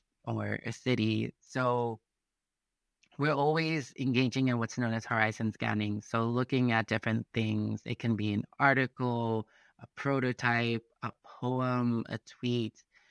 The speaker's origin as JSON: {"language": "English", "town": "Los Angeles", "region": "California", "country": "United States", "tie": "born or raised there", "said": "a proud daughter of two immigrant parents found in the country of Mexico. I grew up in Los Angeles, currently trilingual. I speak English, Brazilian Portuguese, and Mexican Spanish."}